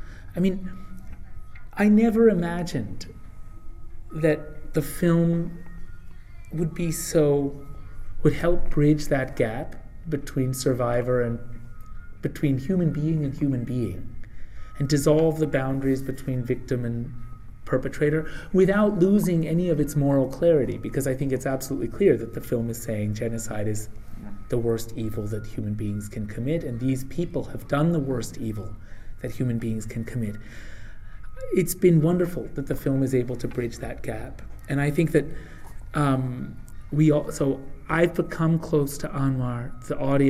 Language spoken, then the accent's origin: English; United States; they assumed that I was on their side because I am an American